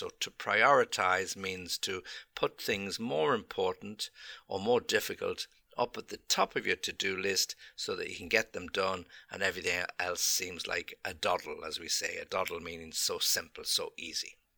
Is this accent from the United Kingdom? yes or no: yes; England, United Kingdom; As an Englishman, time is very important.